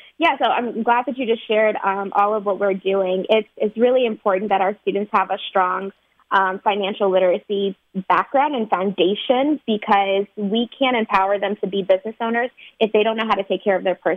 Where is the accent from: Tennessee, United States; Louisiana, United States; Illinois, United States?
Illinois, United States; Chicago; the tremendous impact that nonprofits had on my life growing up in Chicago.